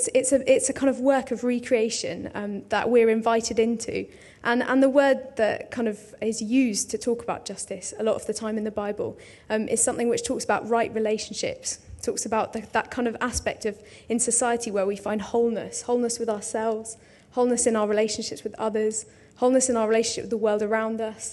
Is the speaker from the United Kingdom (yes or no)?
yes; Bristol, South West England, United Kingdom; Okay, so I grew up in Bristol